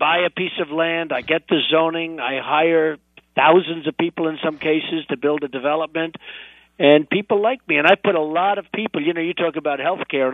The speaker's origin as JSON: {"language": "English", "country": "United States", "tie": "born there", "said": "On top of it, I was born in America."}